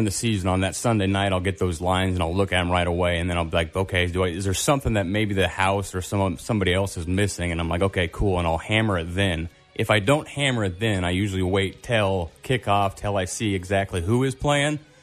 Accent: Colorado, United States; Because I live in California. There's no reason to have something different. I'm from Colorado, so.

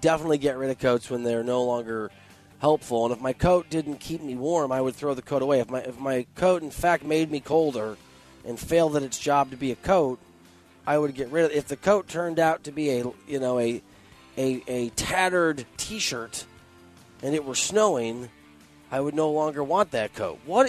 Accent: Iowa, United States; Look, I'm from Iowa, so I got biases here.

